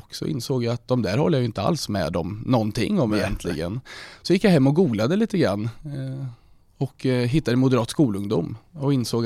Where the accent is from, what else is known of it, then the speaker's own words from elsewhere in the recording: Finspång, Östergötland, Sweden; now in Linköping, Sweden; för jag är ju ursprungligen utanför Reimer från Karlbo, innan jag flyttade hit till Linköping för studier.